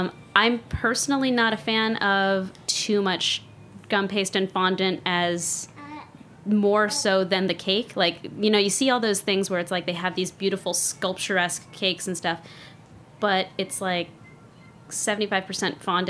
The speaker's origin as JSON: {"language": "English", "town": "Arcadia", "region": "California", "country": "United States", "tie": "born or raised there", "said": "But I grew up in Arcadia, California."}